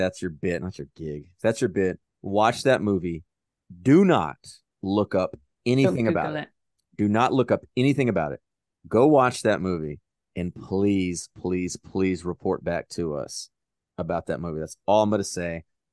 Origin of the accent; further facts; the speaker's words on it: Dallas, Texas, United States; You have to go up the steps just to say you did it, even though I'm from Dallas.